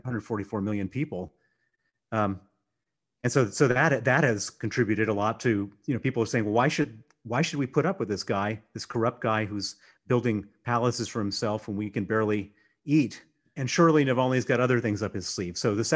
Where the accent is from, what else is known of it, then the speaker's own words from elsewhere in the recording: United States; accent: American; moved away as an adult; now in United Kingdom; And although you hear an American accent coming from me, I've been living here for 30 years. I'm a British citizen.